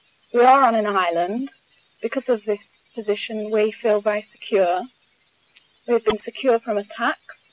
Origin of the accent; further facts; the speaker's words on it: England, United Kingdom; As English people, we are often accused of being very insular, very proud, and very self-satisfied